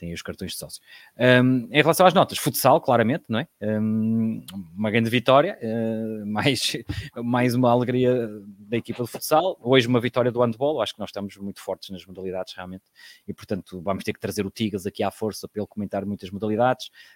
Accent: Porto, Norte, Portugal; nós somos aqui do Porto

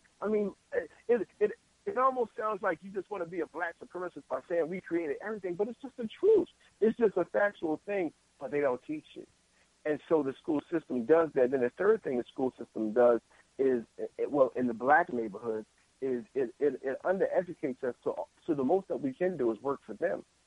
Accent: Philadelphia, Pennsylvania, United States; and I'm from Philly

